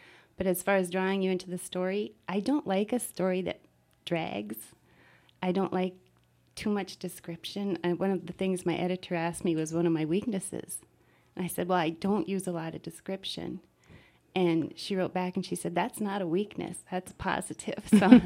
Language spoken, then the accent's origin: English; White Lakes, United States; now in Grand Rapids, United States; I grew up in White Lakes. Then we lived in Palo.